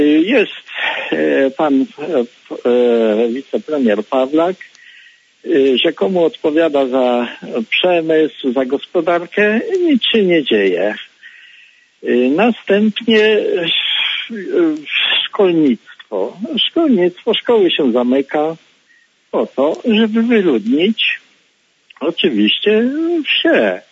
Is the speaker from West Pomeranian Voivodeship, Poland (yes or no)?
yes; Koszalin, West Pomeranian Voivodeship, Poland; Na początku to jestem z Koszalina, ze wsi koszalińskiej.